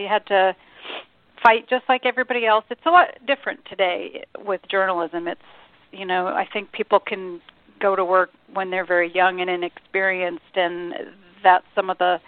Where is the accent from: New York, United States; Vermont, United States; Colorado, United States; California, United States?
California, United States; San Diego; it takes place where I grew up here in San Diego, which is where I am now, and actually in La Jolla, where I went to junior high and high school.